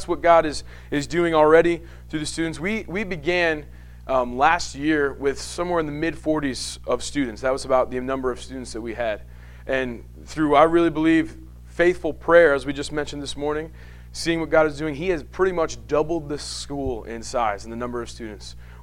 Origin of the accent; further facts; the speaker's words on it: Amsterdam, New York, United States; But anyway, so I'm from Amsterdam, New York, and this is my third year in the pastoral ministry program.